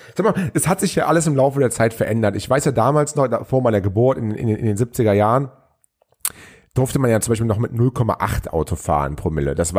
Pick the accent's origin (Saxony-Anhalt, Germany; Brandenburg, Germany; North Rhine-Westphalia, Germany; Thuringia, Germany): North Rhine-Westphalia, Germany; Cologne; ich bin ja Großstädter, ich komme aus Köln